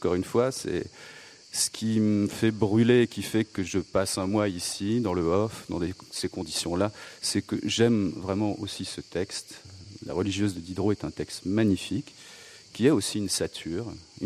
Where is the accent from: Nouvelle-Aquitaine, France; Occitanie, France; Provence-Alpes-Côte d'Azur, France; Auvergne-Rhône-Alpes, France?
Provence-Alpes-Côte d'Azur, France; Toulon; peut-être que je viens de Toulon